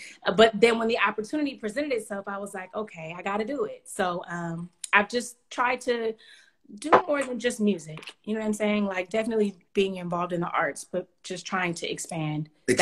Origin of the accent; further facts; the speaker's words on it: California, United States; Well, okay, so listen, I'm from the Bay Area, right?